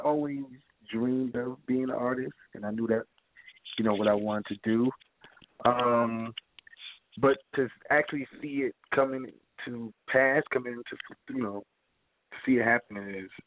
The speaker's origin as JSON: {"language": "English", "town": "Troy", "region": "New York", "country": "United States", "said": "Well, I'm from Troy, New York, so you know that's upstate New York, which is totally different"}